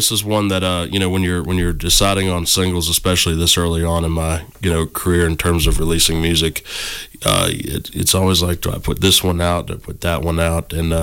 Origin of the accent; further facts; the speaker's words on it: Madison County, Virginia, United States; also born or lived in Charlottesville; I'm from Charlottesville, Virginia, but I grew up in Madison County, Virginia, which is about middle of the state.